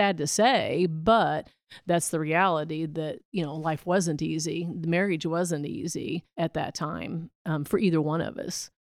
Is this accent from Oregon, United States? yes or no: no; Princeton, Missouri, United States; I grew up in Princeton, Missouri.